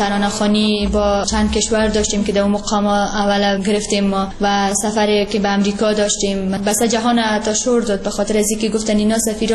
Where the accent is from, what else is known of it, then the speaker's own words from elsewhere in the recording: Afghanistan; حتی باورشان نمیشد که ما از افغانستان هستیم